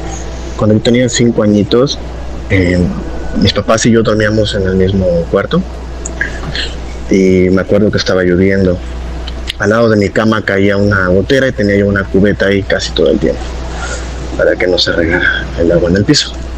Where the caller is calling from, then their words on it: Veracruz, Mexico; soy de Veracruz.